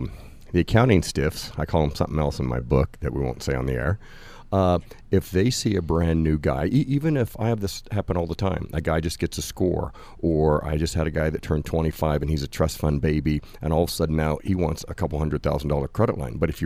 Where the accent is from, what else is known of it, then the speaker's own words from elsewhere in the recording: Kansas, United States; I'm from Kansas.